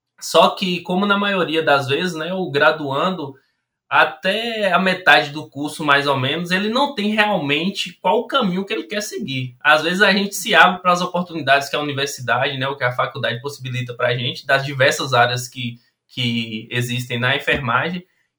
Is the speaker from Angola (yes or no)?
no; Bahia, Brazil; now in Montes Claros, Brazil; como o Thiago falou, eu sou baiano, sou da Chapada Diamantina, Bahia, mas atualmente eu moro em Minas Gerais, Montes Claros.